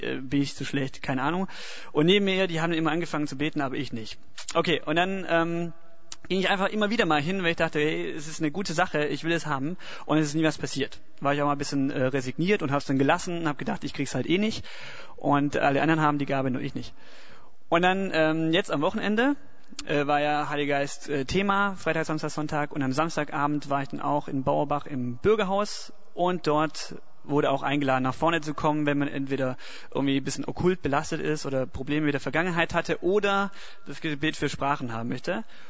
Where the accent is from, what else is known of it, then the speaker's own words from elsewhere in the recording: Baden-Württemberg, Germany; Ich bin Schwabe